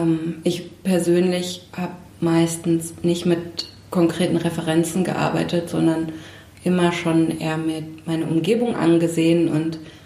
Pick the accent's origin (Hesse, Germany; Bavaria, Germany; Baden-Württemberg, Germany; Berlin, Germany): Hesse, Germany; Dreieich-Buchschlag; also born or lived in Frankfurt; Ich bin in Dreieich-Buchschlag aufgewachsen, groß geworden, beziehungsweise dann auch in Frankfurt.